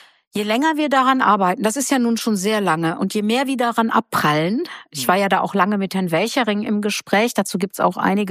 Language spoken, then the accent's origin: German; Germany; ich bin Wessi. Mehr Wessi wie mich gibt's gar nicht. Ich komme direkt von der holländischen Grenze